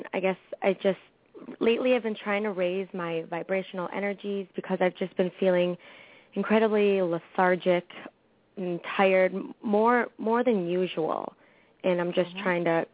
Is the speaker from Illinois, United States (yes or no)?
yes; Chicago, Illinois, United States; I'm from Chicago.